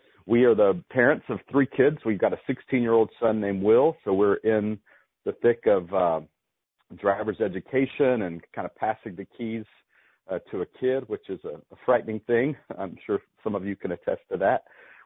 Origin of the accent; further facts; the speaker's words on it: Texas, United States; I grew up here in the North Texas area, and yet never actually heard of Dallas Seminary until I went away to college.